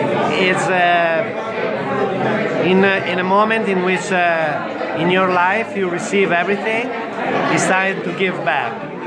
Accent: Modena, Emilia-Romagna, Italy; I'm from Modena, Emilia Romagna.

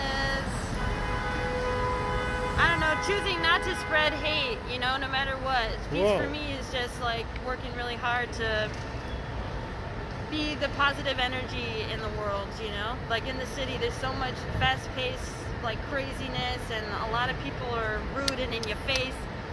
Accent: Chicago, Illinois, United States; now in New York, United States; I'm from Chicago.

